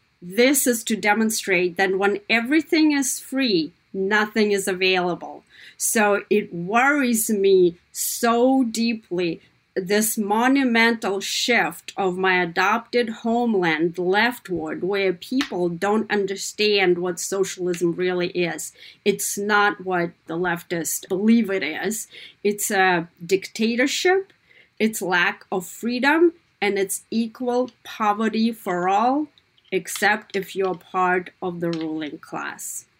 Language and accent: English; Kazakhstan; now in United States; I continuously remind them how blessed and how lucky they are to live in the best country in the world